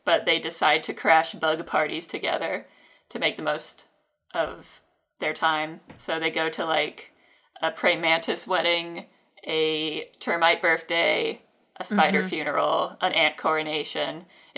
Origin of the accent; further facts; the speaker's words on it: North Carolina, United States; Well, it definitely is to me since I'm from North Carolina and we